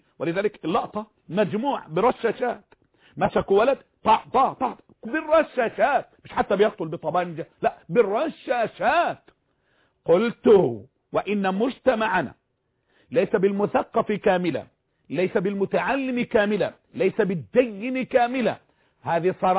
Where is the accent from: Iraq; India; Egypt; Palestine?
Egypt; Mansoura, Dakahlia; عندنا في المنصورة